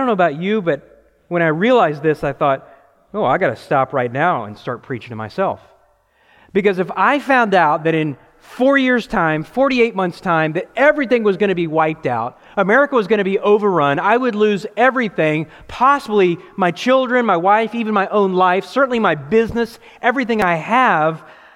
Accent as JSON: {"language": "English", "region": "Texas", "country": "United States", "said": "That's what we do. We're from Texas."}